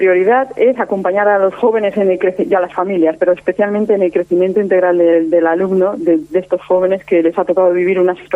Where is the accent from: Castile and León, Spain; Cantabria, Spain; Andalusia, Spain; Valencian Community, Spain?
Valencian Community, Spain; Novelda; me contrataron en el cole de mi pueblo, en Novelda, en Alicante